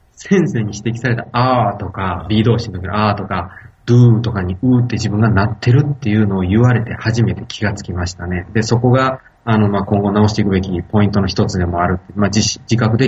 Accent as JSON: {"language": "Japanese", "region": "Hyogo", "country": "Japan", "said": "僕、出身が兵庫県なんで、"}